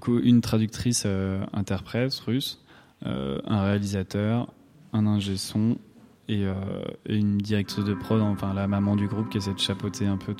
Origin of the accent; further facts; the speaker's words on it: Angers, Pays de la Loire, France; Je viens d'Angers et tout, c'était pas la grosse scène de la musique électronique, surtout à l'époque.